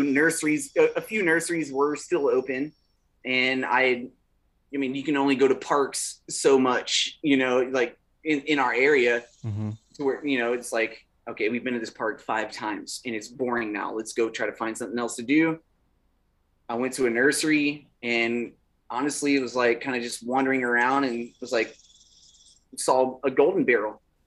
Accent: Houston, Texas, United States; I was born and raised in Houston. I moved to San Antonio in 2011, and I was here for about 5 years. Moved back to Houston. And then came back to San Antonio in 2018.

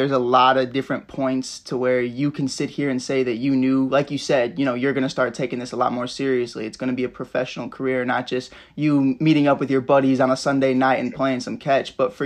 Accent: Chicago, Illinois, United States; you know, personally, you know, growing up in Chicago, it's about 4 months out of the year, and then the other eight you're stuck in your house.

